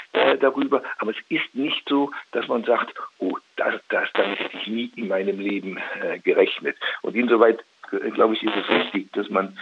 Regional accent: Eifel, Germany; also born or lived in Opladen; 1967 15 Jahre alt gewesen. Ich bin aufgewachsen, bin zwar in Opladen bei Köln geboren, aber aufgewachsen in der Eifel in ganz kleinen Orten

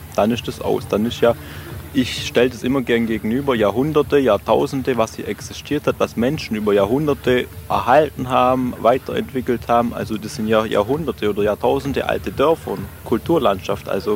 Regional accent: Lützerath, North Rhine-Westphalia, Germany; aber das ist hier mein Heimatland. Also ich bin schon als Kind hier mit dem Fahrrad durchgefahren.

